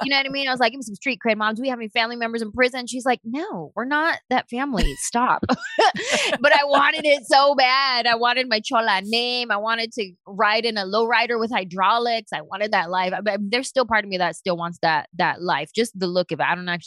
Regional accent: San Jose, California, United States; Like, I'm this little Mexican-American girl from San Jose, California.

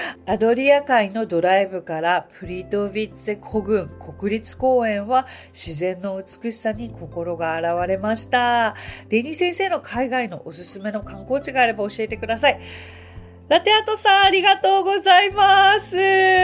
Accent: Tokyo, Japan; 私ものすごい都会育ちなんですね。東京のど真ん中で生まれ育ちまして、で、まあ生まれ育ったのがそこだからそれが当たり前の環境だと思って16年生きてたわけですけれども

